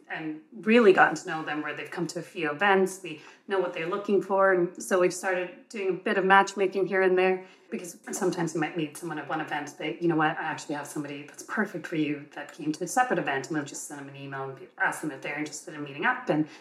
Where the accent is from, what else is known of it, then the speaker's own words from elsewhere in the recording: Vancouver, British Columbia, Canada; I'm originally from Vancouver, and I used to go to a gym there.